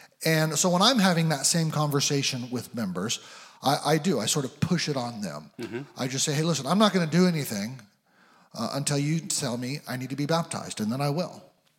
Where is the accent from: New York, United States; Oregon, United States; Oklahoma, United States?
Oregon, United States; Eugene; I was baptized at Grace Community Fellowship in Eugene, Oregon, at age 7 or 8. I grew up in Eugene.